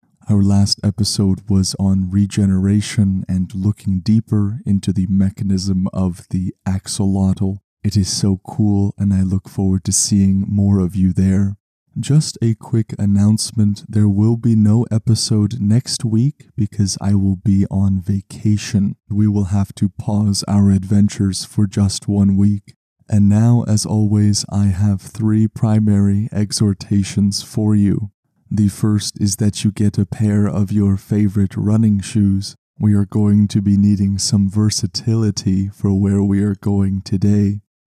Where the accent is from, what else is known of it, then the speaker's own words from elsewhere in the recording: Canada; For me, as a Canadian who is not used to these sort of soundscapes